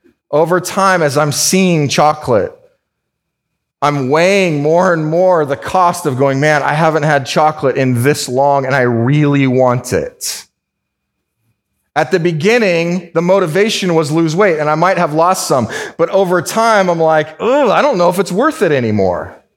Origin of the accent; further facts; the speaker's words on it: California, United States; So I'm from California, right?